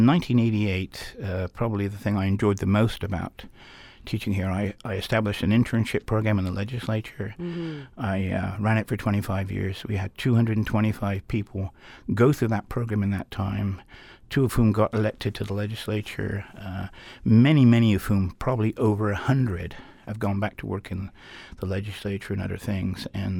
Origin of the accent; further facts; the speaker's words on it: England, United Kingdom; moved away as an adult; now in United States; I'm originally from England, did most of my education there.